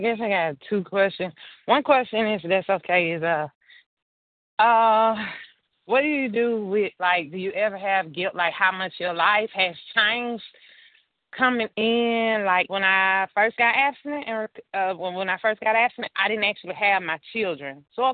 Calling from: Tennessee, United States; in Tennessee.

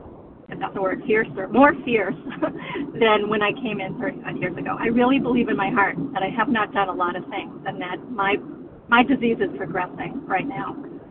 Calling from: Massachusetts, United States; And I'm calling from Western Mass in the Berkshires.

